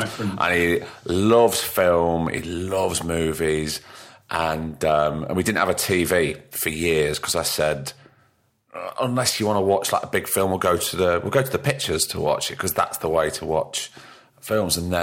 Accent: Blackpool, North West England, United Kingdom; Mate, I'm born and bred in Blackpool.

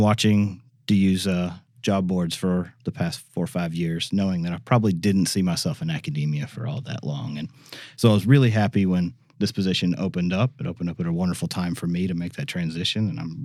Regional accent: Little Rock, Arkansas, United States; Originally from just outside of Little Rock. Grew up, my dad was a DE volunteer. I grew up in events in the Little Rock area.

